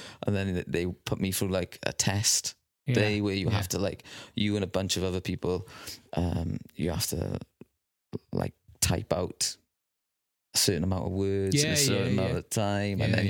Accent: Wales, United Kingdom; I am Welsh, yeah.

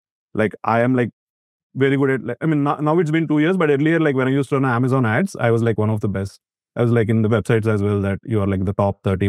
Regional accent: Vijayawada, Andhra Pradesh, India; English is a second language; moved away as an adult; now in United States; So I am from Vijayawada in Andhra Pradesh. Yeah. So I mean, I grew up like in a village like close by, but I did my undergrad in Vijayawada. So after that, I went to US in 2005

